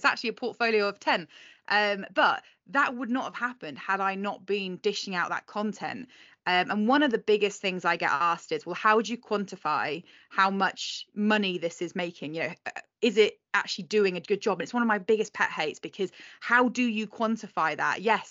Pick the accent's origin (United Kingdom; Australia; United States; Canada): United Kingdom; we're incredibly, as British people, we are incredibly guilty of feeling like we owe people something.